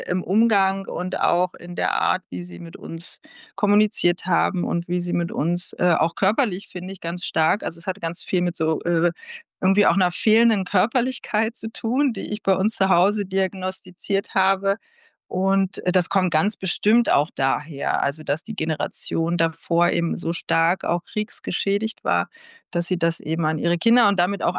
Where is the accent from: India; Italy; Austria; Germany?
Germany; Berlin; also ich bin Berlinerin.